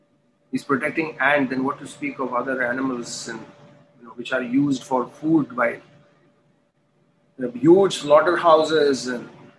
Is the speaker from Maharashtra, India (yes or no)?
yes; Juhu, Maharashtra, India; because I was born in Juhu. And I've been going to this Juhu temple right from my childhood.